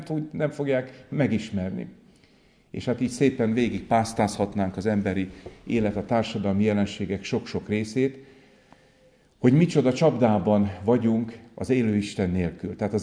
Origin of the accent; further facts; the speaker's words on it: Békéscsaba, Békés, Hungary; Békés Csabán Születtem ott, kereszteltek, konfirmáltam